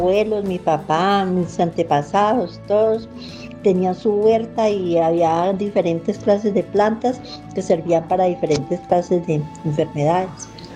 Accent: Anzoátegui, Tolima, Colombia; born there; also born or lived in Ibagué; Nací en el Tolima, en Anzoátegui, Tolima. Luego estudié en Ibagué, vivía con mis abuelitos, con mi madre, con mis padres.

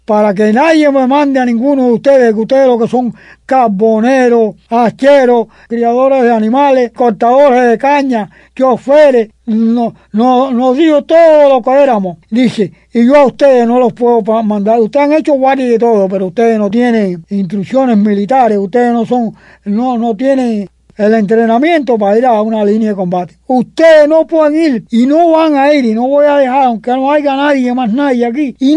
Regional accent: Matanzas, Cuba; todos los cienegueros somos de Fidel

